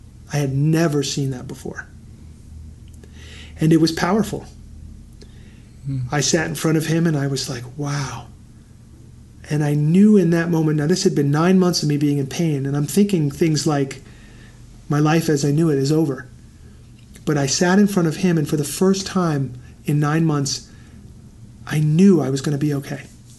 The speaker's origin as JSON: {"language": "English", "town": "New York City", "region": "New York", "country": "United States", "tie": "born or raised there", "said": "You know, I grew up in New York City and I'm a little bit cynical"}